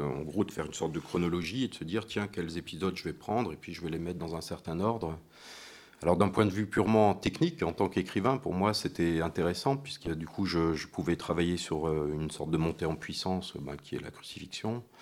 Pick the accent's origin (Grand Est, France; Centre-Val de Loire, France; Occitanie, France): Grand Est, France; Strasbourg; Alors, moi, je suis alsacien, hein, je viens de Strasbourg.